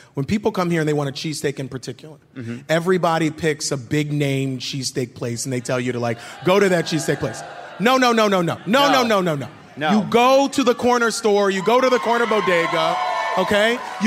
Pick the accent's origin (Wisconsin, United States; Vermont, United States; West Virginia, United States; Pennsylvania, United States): Pennsylvania, United States; Philadelphia; You know, I grew up here in North Philly.